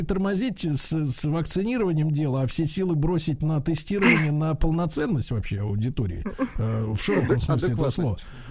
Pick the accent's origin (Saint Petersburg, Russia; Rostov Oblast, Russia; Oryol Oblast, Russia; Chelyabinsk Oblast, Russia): Saint Petersburg, Russia; я тоже ленинградец